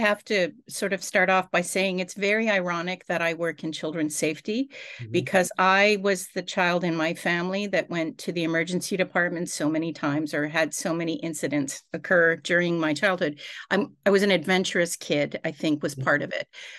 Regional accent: Canada; Growing up in Canada, canoeing, kayaking, I love paddling.

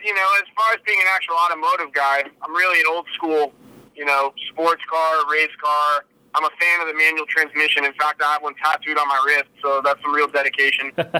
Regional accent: Newbury Park, California, United States; So I hail from Newbury Park, California, actually not too far from where I think where Pat Long is from.

